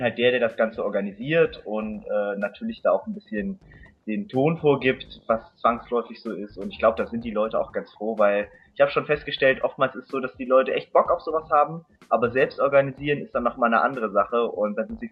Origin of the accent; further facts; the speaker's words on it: Hamburg, Germany; ich komme ja aus Hamburg und vor allen Dingen dann auch in Hamburg